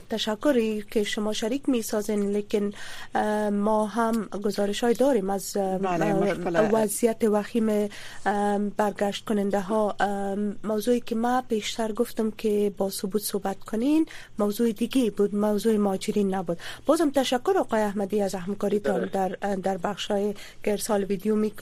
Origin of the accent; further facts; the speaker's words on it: Afghanistan; ما هم افغان هستیم